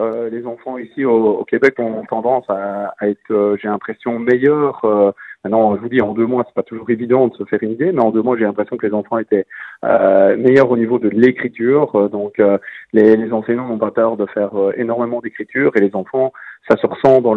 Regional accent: Belgium; accent: Belgian French; dans chaque communauté, je veux dire francophone, on a aussi notre accent, on a aussi notre franc-parler

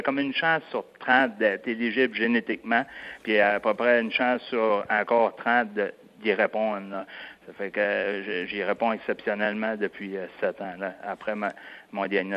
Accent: Quebec, Canada; Les gens me connaissent pas mal dans la baie des Chaleurs. Je viens de la baie des Chaleurs.

